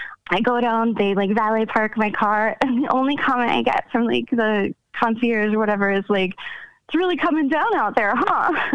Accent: Connecticut, United States; now in Minnesota, United States; So we live in Minnesota, but I'm from Connecticut. And I used to take my kids on road trips back to Connecticut to visit.

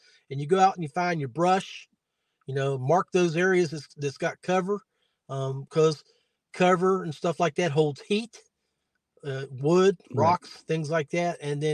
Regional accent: West Virginia, United States; Like I'm from West Virginia. I'm staying with guys from Pennsylvania and Tennessee.

